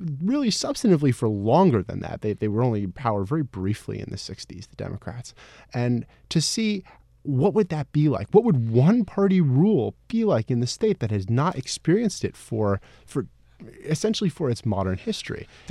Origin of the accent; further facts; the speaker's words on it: Clifton Park, New York, United States; I grew up in Clifton Park, a suburb about 30 miles north of Albany.